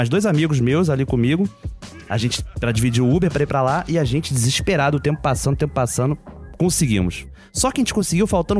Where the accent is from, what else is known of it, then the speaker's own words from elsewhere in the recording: Bangu, Rio de Janeiro, Brazil; Eu falei, pô, sou de Bangu.